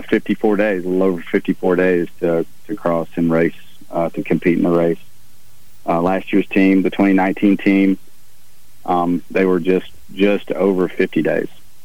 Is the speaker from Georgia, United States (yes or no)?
no; Mobile, Alabama, United States; You know, Mobile is my hometown. Got a lot of family that's still there. You know, it's no matter where we go, it's Mobile is always our home.